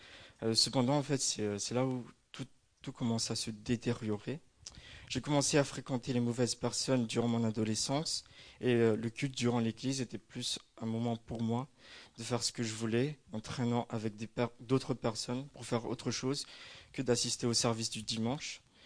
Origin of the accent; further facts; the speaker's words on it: Madagascar; j'ai 21 ans, je suis originaire de Madagascar